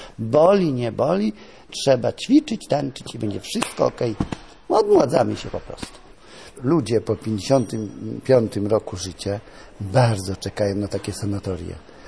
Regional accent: Podlaskie Voivodeship, Poland; born there; Się urodziłem na wsi, na Podlasiu.

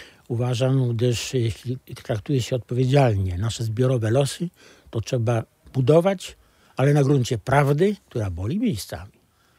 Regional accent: Lviv Oblast, Ukraine; A ja spod Lwowa wychowany, mojej rodzinie 3 oficerów Wojska Polskiego rozstrzelanych w Charkowie, wcześniej w Starobielsku.

